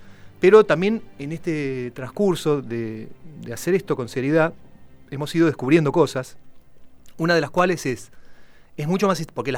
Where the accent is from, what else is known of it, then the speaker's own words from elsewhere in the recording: La Plata, Buenos Aires Province, Argentina; somos de La Plata, está, sí, todo bien.